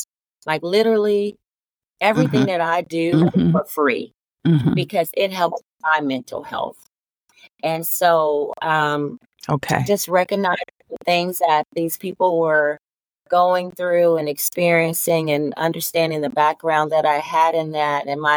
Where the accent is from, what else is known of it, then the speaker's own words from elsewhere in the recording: Kansas City, United States; One of the things that as a young person growing up in Kansas City, I became an advocate because of the experiences that I had.